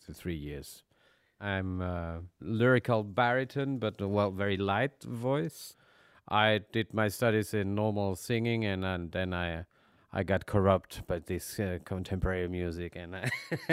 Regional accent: Argentina; now in Germany; I'm from Argentina, but I've been in Germany for the past 30 years.

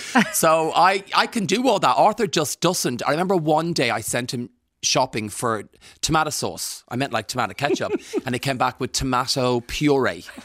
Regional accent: Rathangan, Leinster, Ireland; Growing up in Rathangan, I was born in 78, so through the 80s and 90s

